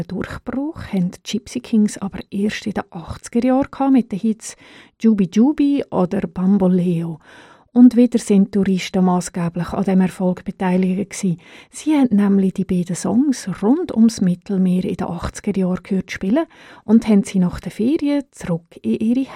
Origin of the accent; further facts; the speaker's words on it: Switzerland; Bei uns in der Schweiz ist … nämlich bis auf Platz 2 in der Hitparade gekraxelt.